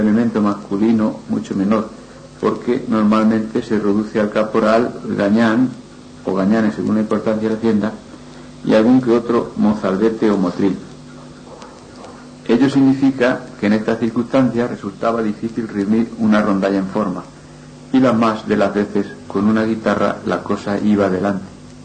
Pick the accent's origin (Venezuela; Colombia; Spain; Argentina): Spain; Castilla-La Mancha; yo soy manchego nato